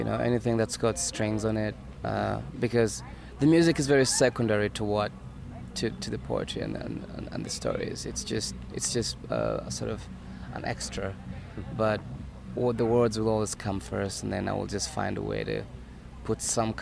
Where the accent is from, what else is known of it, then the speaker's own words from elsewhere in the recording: Kenya; I suppose my general perspective on things, as being a Kenyan and putting out my interpretations and my perspective, my spin on things in a way that is understandable in the Western world